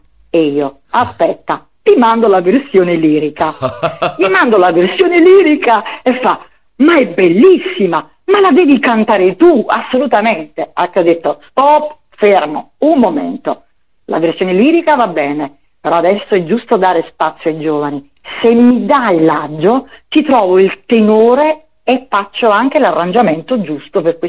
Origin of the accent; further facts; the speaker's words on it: Naples, Campania, Italy; accent: Neapolitan; dal mio accento si intuisce che sono napoletana